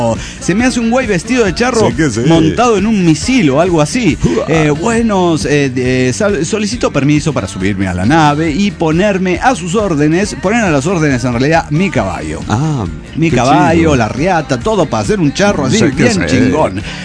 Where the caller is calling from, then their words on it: Cochabamba, Bolivia; Hola, ¿cómo están, amigos? … de Cochabamba, Bolivia.